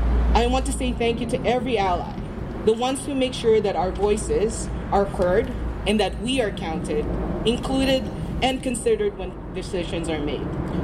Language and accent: English; Philippines; Anyways, that's your signal that you know that I am Filipino.